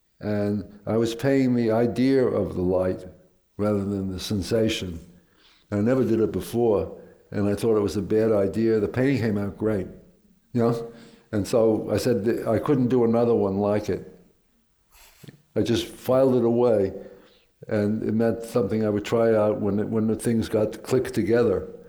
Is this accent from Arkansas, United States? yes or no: no; Queens, New York, United States; The block I grew up in Queens, there were three artists, you know?